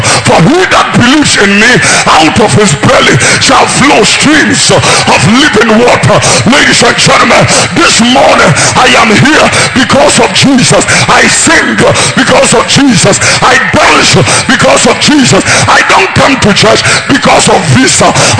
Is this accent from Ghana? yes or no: yes; Accra, Greater Accra, Ghana; born there; Because I was born here in Tesano, it really speaks to me.